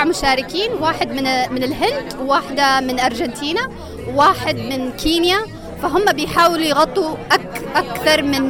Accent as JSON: {"language": "Arabic", "country": "Yemen", "said": "لأني كمان إلى جانب أن أنا يمنية أنا مواطنة سويدية"}